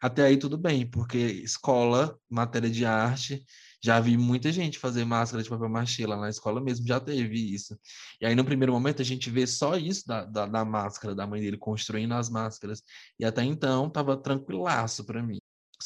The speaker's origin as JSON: {"language": "Portuguese", "town": "Esperantina", "region": "Piauí", "country": "Brazil", "tie": "born or raised there", "said": "Aqui no Piauí Tem lá em Esperantina, minha cidade natal"}